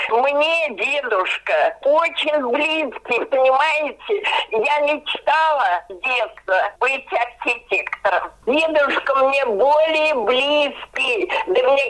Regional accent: Saint Petersburg, Russia; also born or lived in Minusinsk; Я родилась в Сыпке, Минусинке. Привезли меня полуторагодовалую в Ленинград, уже в новую дедушкину квартиру

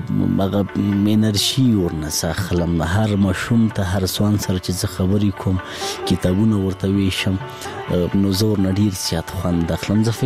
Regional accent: Laghman, Afghanistan; زه په لغمان کې پیدا شوم په لغمان کې را لوی شوم خوانځي مې په لغمان کې لوستې

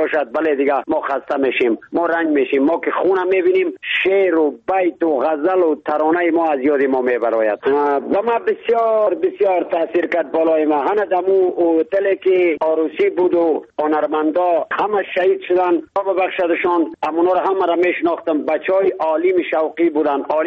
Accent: Badakhshan, Afghanistan; چون خودم پامیری هستم، از پامیر بدخشان افغانستان هستم

